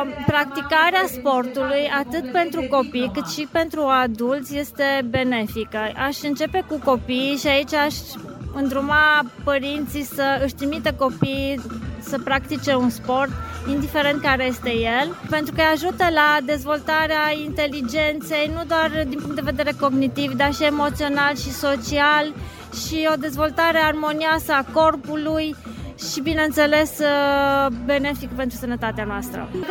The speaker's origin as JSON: {"language": "Romanian", "town": "Caransebeș", "region": "Caraș-Severin", "country": "Romania", "said": "din Caransebeș."}